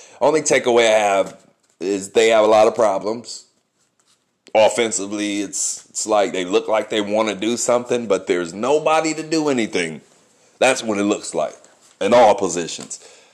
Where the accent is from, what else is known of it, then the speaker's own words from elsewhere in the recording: San Francisco, California, United States; Everybody knows I'm from the Bay Area, San Francisco to be exact.